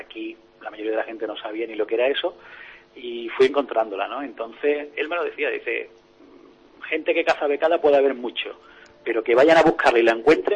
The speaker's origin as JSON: {"language": "Spanish", "town": "Málaga", "region": "Andalusia", "country": "Spain", "said": "yo soy de Málaga y salgo a cazar en Málaga, lo que es la provincia de Málaga."}